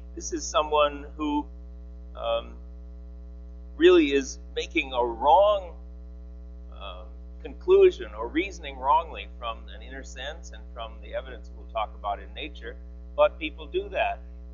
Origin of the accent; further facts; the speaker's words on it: Eau Claire, Wisconsin, United States; moved away as an adult; also born or lived in Boston; and then we're driving back from Eau Claire, Wisconsin, where I grew up